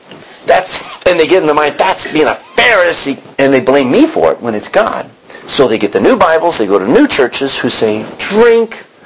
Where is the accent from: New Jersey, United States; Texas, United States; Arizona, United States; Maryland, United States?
Texas, United States; We grew up in Texas, and we'd have a hailstorm come that would dent the cars.